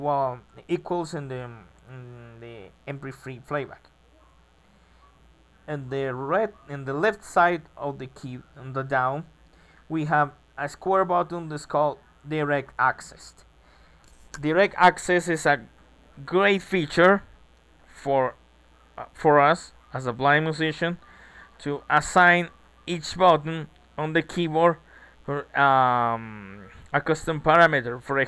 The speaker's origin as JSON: {"language": "English", "country": "Ecuador", "second_language": "English", "said": "Hello everybody … I come from Ecuador, age 30, and I am blind musician."}